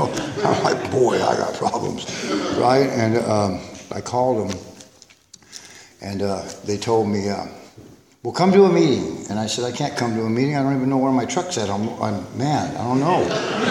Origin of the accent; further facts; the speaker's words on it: Yuba City, California, United States; in my hometown in Yuba City, California. That's where I was born and raised.